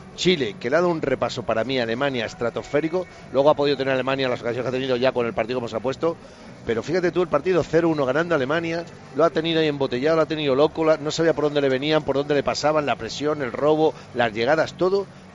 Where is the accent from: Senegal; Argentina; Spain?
Spain; soy español.